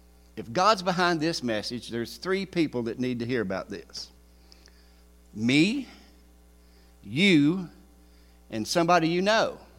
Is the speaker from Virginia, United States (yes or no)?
yes; Virginia, United States; And we're from the Blue Ridge Mountains of Virginia, okay?